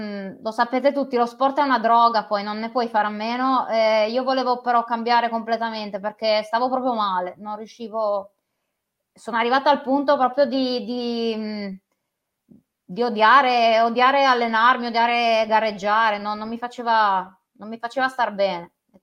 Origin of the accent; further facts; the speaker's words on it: Genoa, Liguria, Italy; sono di Genova